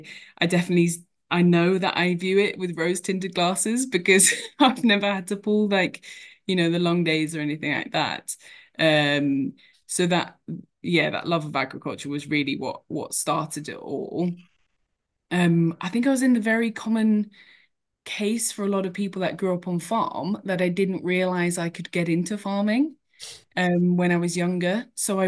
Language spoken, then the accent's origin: English; East of England, United Kingdom; I grew up in Cambridgeshire